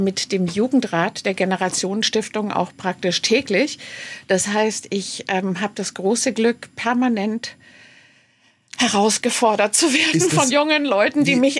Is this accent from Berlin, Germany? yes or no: yes; Berlin, Germany; Also ich komme aus Berlin und wir haben eine Dürre